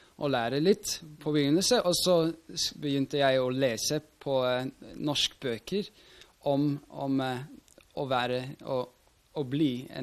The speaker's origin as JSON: {"language": "Norwegian", "country": "Switzerland", "first_language": "Swiss German", "second_language": "Norwegian", "lives_now": "Norway", "said": "Ja, jeg kommer fra Schweiz, ja."}